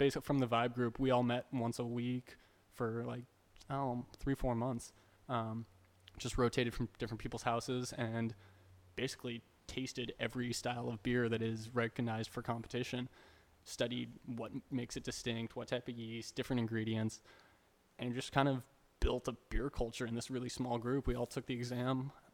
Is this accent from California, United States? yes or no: yes; Santa Barbara, California, United States; also born or lived in Ventura; I'm a Southern California guy. I grew up here in Santa Barbara, Ventura, and I knew that, you know, it was good to get away and see the world a little bit.